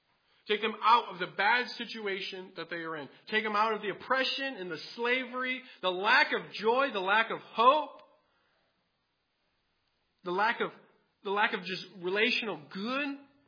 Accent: Grand Rapids, Michigan, United States; I grew up in Grand Rapids, Michigan, and the first sermon that I was going to preach was 45 minutes south in Kalamazoo, Michigan.

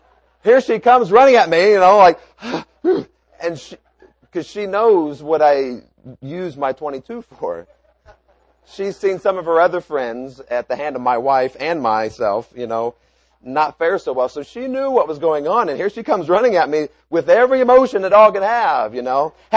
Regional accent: Missouri, United States; I'm from Northeast Missouri, and like many places in the country, you have packs and packs and packs of coyotes

